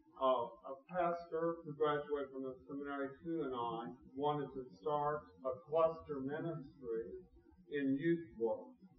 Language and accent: English; Illinois, United States; Okay, I'm from Illinois.